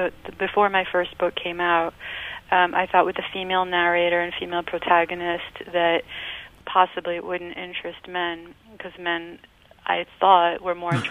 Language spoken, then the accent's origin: English; New Jersey, United States; now in Paris, France; But I can't, you know, negate that I'm Colombian American, just like my narrator is. And also that I'm from New Jersey, of Colombian parents, right. And I moved to Paris.